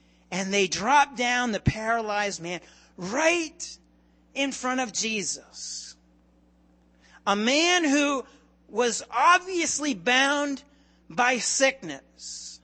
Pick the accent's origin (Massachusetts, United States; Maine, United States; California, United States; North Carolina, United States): Massachusetts, United States; Taunton; I grew up in Taunton, Massachusetts. And Taunton's a little bit older than the United States.